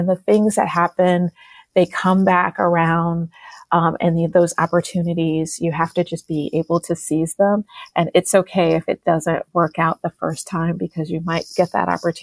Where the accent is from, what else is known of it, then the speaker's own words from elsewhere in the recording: Detroit, Michigan, United States; I'm from Detroit, one of the largest Middle Eastern populations outside the Middle East.